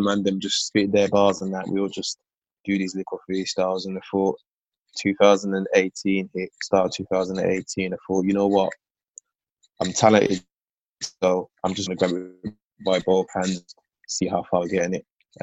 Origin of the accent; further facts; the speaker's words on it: Birmingham, West Midlands, United Kingdom; coming from families from Nigeria, so Nigerian heritage in it. Been living in Birmingham all my life. There's not a lot to it. Just a more Birmingham city boy.